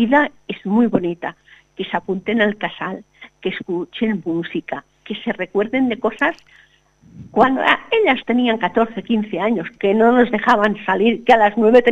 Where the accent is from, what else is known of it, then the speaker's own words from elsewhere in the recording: Sabadell, Catalonia, Spain; also born or lived in Mallorca / Valencia; yo soy de Sabadell, he estado muchísimos años en Sabadell, uh-huh. Luego me fui, he estado viviendo en Mallorca cuatro años y pico, cinco, luego me fui a Valencia.